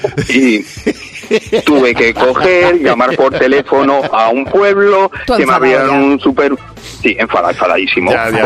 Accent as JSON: {"language": "Spanish", "region": "Balearic Islands", "country": "Spain", "said": "Pues mira, yo soy de Mallorca y tuve un viaje exprés a Madrid."}